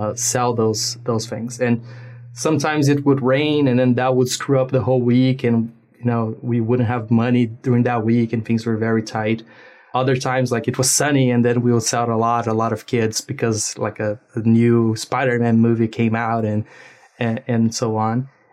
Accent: Brazil; like we grew up in Brazil without, you know, a lot of money.

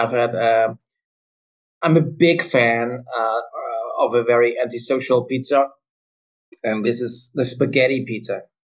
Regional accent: Cologne, North Rhine-Westphalia, Germany; But I found a guy in my hometown, Cologne, and he, in a weird small takeaway sort of pizza place

